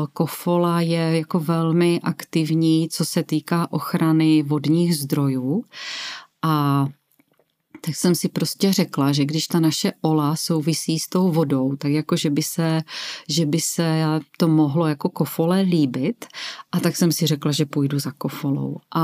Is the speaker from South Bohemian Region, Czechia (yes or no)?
no; Krnov, Moravian-Silesian Region, Czechia; jsem z Krnova